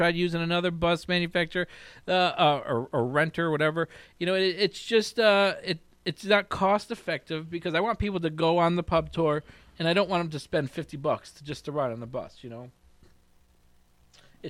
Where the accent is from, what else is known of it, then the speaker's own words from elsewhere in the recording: Utica, New York, United States; growing up in Utica, New York, I'm not scared of a fucking thing.